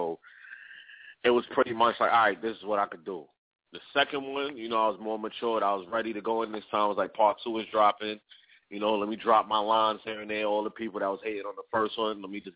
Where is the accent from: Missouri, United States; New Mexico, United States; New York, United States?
New York, United States; Y'all ain't know, I'm from New York, you know, New York underground scene